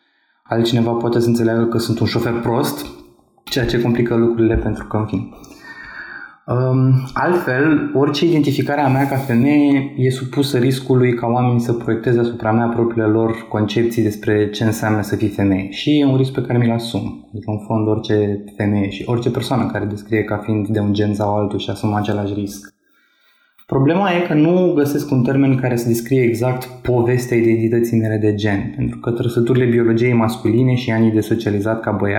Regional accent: Prahova, Romania; Cineva care aude că sunt din Prahova ar putea să înțeleagă că bun, înseamnă că ești un șofer prost.

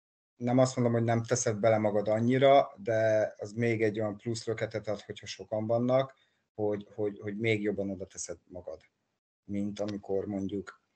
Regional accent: Beloiannisz, Fejér, Hungary; én egy kis görög faluba nőttem fel Belojanisba, és általános iskola másodikos voltam, amikor elvitt anyukám Dunaújvárosba

